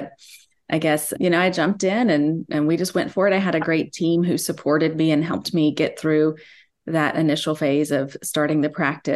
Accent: Alabama, United States; Well, I am an Alabama native, which some people can pick up right away with my accent and some people can't. So who knows what you'll think. Born and raised in South Alabama near the beach

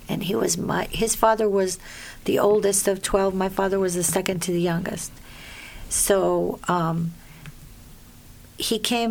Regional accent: Rhode Island, United States; born there; And my parents were receivers of that, and I was born in Rhode Island. My dad had a chicken farm.

